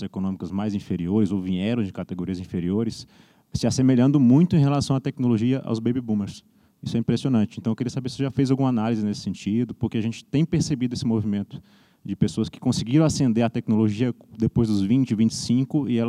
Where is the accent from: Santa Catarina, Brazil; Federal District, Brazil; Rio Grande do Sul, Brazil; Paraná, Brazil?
Federal District, Brazil; Brasília; sou de Brasília.